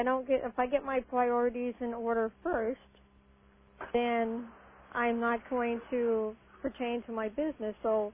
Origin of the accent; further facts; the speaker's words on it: California, United States; from California.